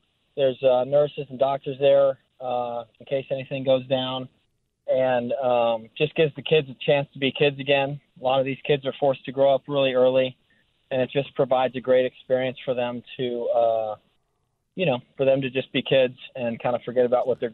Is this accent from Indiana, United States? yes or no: no; Houston, Texas, United States; I grew up in Houston, so my family's from England, but I grew up in Houston.